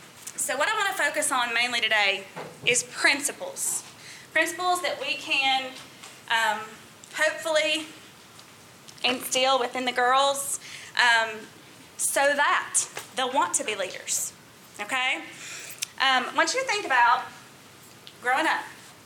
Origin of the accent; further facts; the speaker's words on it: Columbia, Tennessee, United States; I grew up in Columbia, Tennessee, and I came to school here at Fried Hardeman